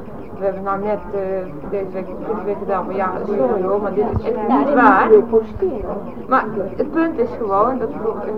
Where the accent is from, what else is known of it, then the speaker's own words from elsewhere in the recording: Eindhoven, North Brabant, Netherlands; want ik kom uit Eindhoven dus.